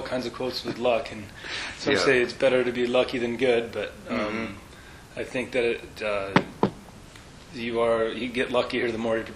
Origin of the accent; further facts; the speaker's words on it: Park City, Utah, United States; when I grew up in Park City